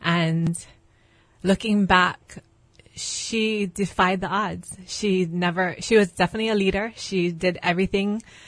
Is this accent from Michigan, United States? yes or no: no; Makiki, Hawaii, United States; I actually grew up, I'm a townie, all the way right in Makiki, right down the street from Roosevelt High School. Actually, my younger years, I was in Manoa